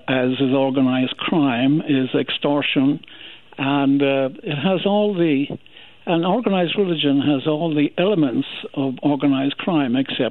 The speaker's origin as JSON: {"language": "English", "country": "Ireland", "tie": "born or raised there", "said": "growing up in Ireland"}